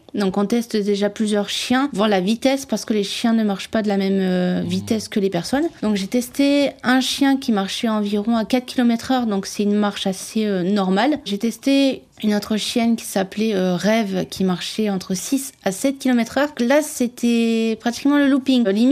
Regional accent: Carvin, Hauts-de-France, France; moved away as an adult; j'ai 34 ans et je suis née à Carvin. J'y suis restée jusqu'à l'âge de 19 ans et ensuite je suis allée vivre chez mon père qui était à Nice.

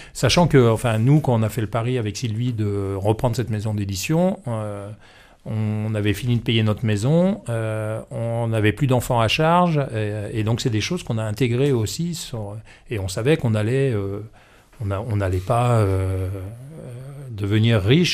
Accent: Lyon, Auvergne-Rhône-Alpes, France; now in Ardèche, France; je suis lyonnais, ça va faire bientôt 30 ans qu'on est installé en Ardèche

